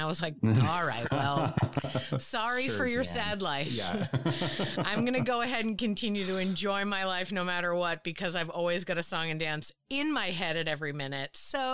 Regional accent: Boston, Massachusetts, United States; It's like, I grew up in Boston. I have a negative view of Boston in my head.

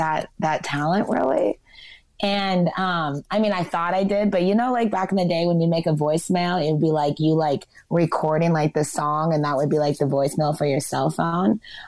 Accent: South Dakota, United States; And I come from South Dakota. So like a lot of ignorance, racism, you know, good people, but borderline ignorant and stuff.

